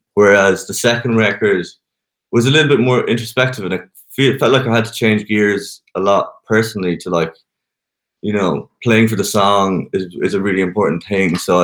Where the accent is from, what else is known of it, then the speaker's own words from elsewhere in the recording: Connacht, Ireland; I'm this lad from Mayo, like just in this like amazing studio, what am I actually doing here?